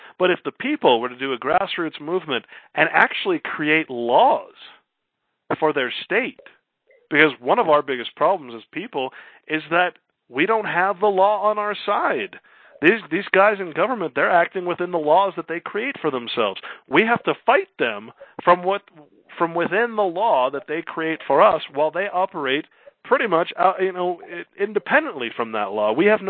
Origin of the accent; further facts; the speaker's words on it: California, United States; Well, I grew up in California, so we had something called a proposition.